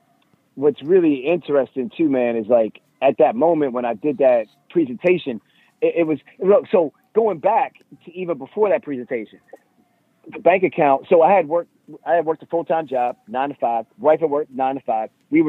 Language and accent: English; Baltimore, Maryland, United States; So, you know, I'm from Baltimore, man.